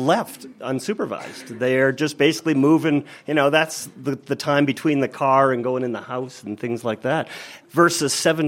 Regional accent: Vancouver, British Columbia, Canada; Yeah, in Vancouver, BC.

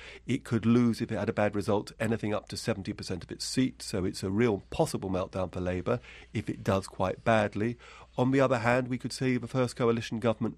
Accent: United Kingdom; I think I'm British

